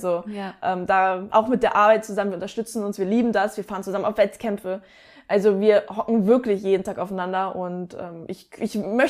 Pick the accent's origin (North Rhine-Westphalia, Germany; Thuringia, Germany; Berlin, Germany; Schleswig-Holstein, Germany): Schleswig-Holstein, Germany; Lübeck; now in Hamburg, Germany; Richtung Lübeck, wo auch meine Heimat natürlich ist.